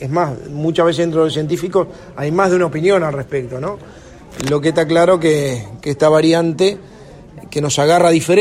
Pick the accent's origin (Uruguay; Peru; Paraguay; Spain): Uruguay; como uruguayo nos da orgullo